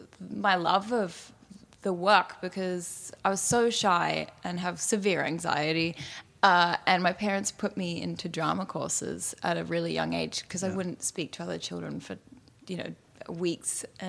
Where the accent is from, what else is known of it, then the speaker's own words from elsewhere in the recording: Australia; also born or lived in Fiji / Singapore / Indonesia / Italy; Yeah, exactly. Yeah, I was born in Australia, but I left at 2 weeks old, and we grew up in Fiji, Singapore, Indonesia, a little bit in Italy, and then moved back to Australia, and then within Australia, we moved pretty much every 2 to 4 years.